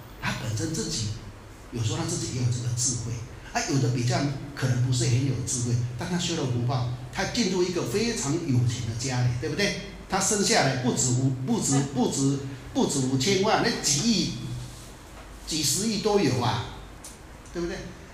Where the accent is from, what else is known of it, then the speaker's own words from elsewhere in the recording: Taiwan; 我们台湾人没有这个